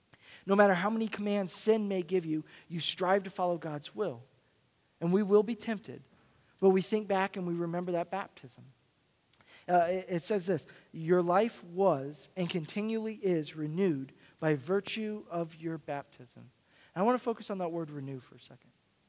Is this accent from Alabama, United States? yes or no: no; Fort Myers, Florida, United States; moved away; also born or lived in Texas / Missouri / Colorado; I grew up in Fort Myers, Florida, at the beach all the time, you know, the beautiful ocean, sea breeze, and I didn't appreciate it until I left. And then I left in Texas, and I lived in Missouri and Colorado, and now here, I miss the ocean.